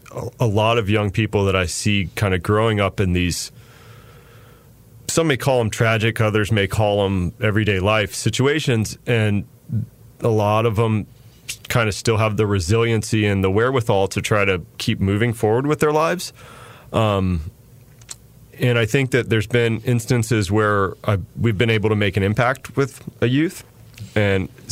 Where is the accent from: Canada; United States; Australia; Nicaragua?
United States; Chapel Hill, North Carolina; So I grew up here in Chapel Hill, grew up here in the Triangle, moved away for a long time and moved back recently.